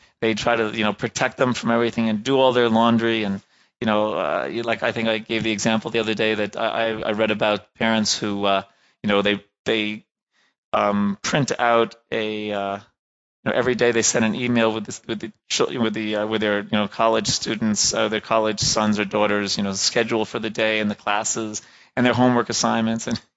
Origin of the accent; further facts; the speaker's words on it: New York, United States; One is that, you know, I'm from New York, right?